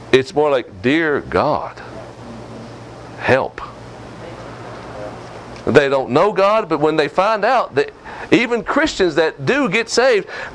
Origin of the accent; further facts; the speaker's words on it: United States; I'm glad I'm American. I'm glad I live in this country. I've lived in other countries and I've seen.